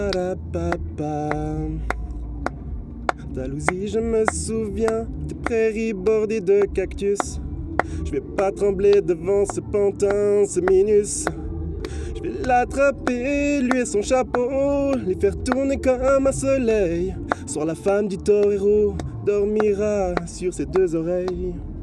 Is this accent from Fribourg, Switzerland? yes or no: yes; Fribourg, Switzerland; Je viens du canton de Fribourg, sud du canton de Fribourg, près de Vevey.